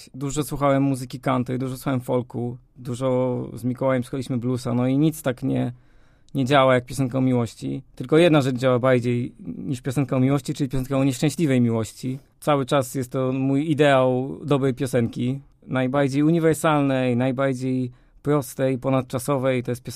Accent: Świecie, Kuyavian-Pomeranian Voivodeship, Poland; now in Toruń, Poland; ja osobiście nie pochodzę z Torunia, tylko ze Świecia, też średniej wielkości miasto, no ale przyjechałem tutaj na studia dawno temu, zostałem

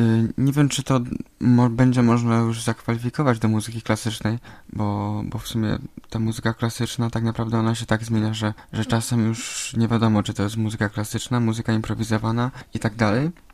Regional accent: Gorlice, Lesser Poland, Poland; Mieszkałem w sumie... ja pochodzę z Gorlic, jednak tam się urodziłem, jednak mieszkam w małej wsi nieopodal Gorlic, jest to Kobylanka.

